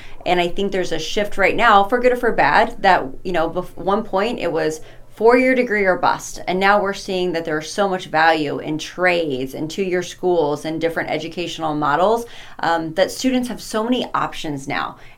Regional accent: Salisbury, Missouri, United States; So I grew up in Salisbury, Missouri.

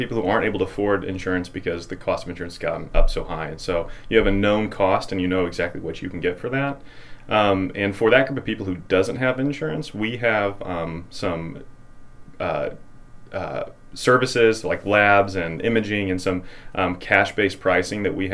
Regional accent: Festus, Missouri, United States; I'm originally from Festus, Missouri, which is a small town south of St. Louis. It's about 12,000 population, so it's almost the exact same size as Mexico.

